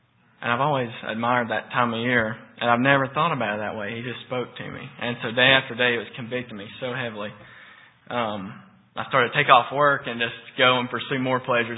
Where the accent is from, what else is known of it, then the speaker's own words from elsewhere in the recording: Pikeville, Tennessee, United States; I'm from Pikeville, Tennessee, and I came out of the world.